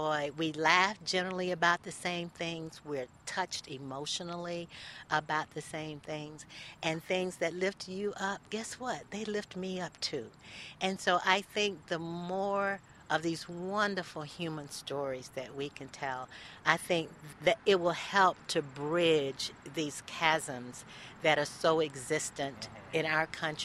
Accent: Georgia, United States; when I was your age and growing up in Georgia, at a time when we were separated because of the color of our skin.

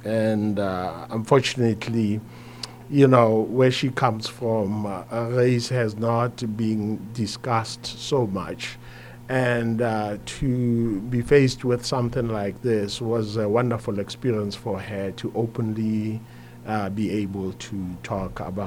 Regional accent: South Africa; now in United States; I'm from South Africa, and we dealt with race in a very, very open way

